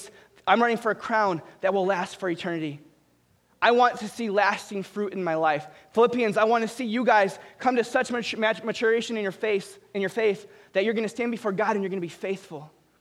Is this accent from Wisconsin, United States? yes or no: no; Minnesota, United States; Now, the Vikings, on the other hand, I'm from Minnesota, that's another story, right?